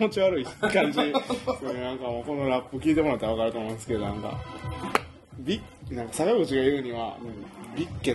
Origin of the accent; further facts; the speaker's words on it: Toyonaka, Osaka, Japan; うちの実家豊中、